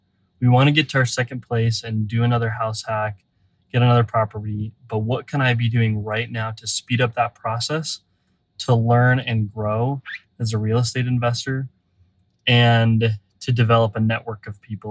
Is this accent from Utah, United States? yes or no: yes; Utah, United States; Hey, David … I'm from Utah.